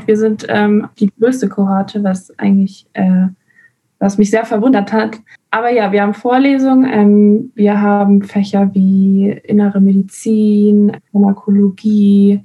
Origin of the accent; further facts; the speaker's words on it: Spain; German is a second language; moved away as an adult; now in Tübingen, Germany; ich komme ja aus Spanien und dort kann man eigentlich Pflege nur studieren.